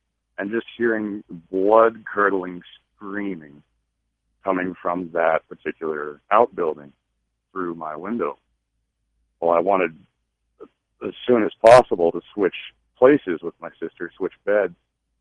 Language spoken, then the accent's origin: English; Los Angeles, California, United States; Well, I grew up in Los Angeles, but I have family ties here in Montana.